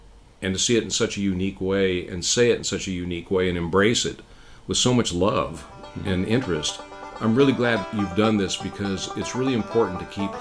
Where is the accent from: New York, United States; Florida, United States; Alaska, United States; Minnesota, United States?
Alaska, United States; When people hear we're from Alaska, it still draws interest.